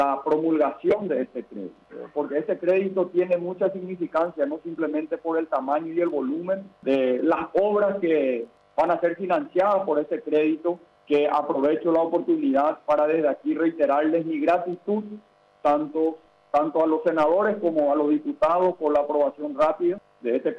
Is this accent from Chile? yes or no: no; Paraguay; estoy seguro que para nosotros como paraguayos, este es un crédito que va a impactar